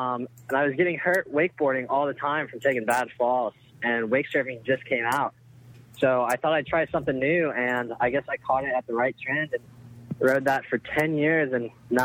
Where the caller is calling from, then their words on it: Dallas, Texas, United States; I'm actually on Lake Louisville in Dallas, Texas.